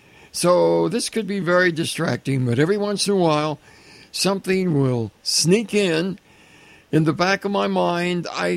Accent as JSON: {"language": "English", "town": "Minneapolis", "region": "Minnesota", "country": "United States", "tie": "born there", "said": "I was born in Minneapolis, Minnesota, September 19th, 1935."}